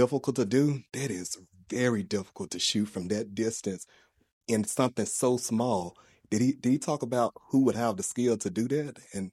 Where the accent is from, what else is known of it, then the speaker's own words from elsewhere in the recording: Memphis, Tennessee, United States; We're from Memphis, Tennessee.